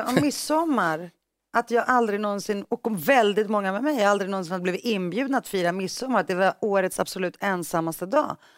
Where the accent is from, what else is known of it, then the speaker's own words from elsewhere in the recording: Stockholm, Stockholm County, Sweden; jag växte upp i Rinkeby.